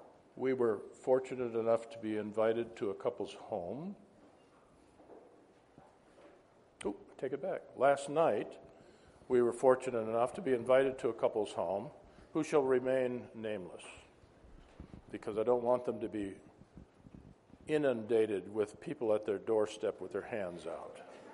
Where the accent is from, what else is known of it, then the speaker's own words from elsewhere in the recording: Minnesota, United States; And it took me back to my childhood, growing up in Minnesota.